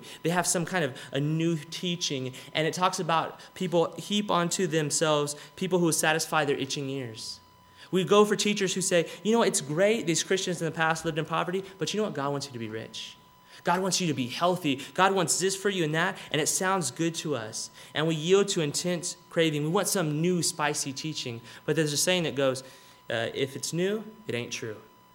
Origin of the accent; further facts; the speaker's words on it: Texas, United States; You know, I'm from Texas. I like barbecue.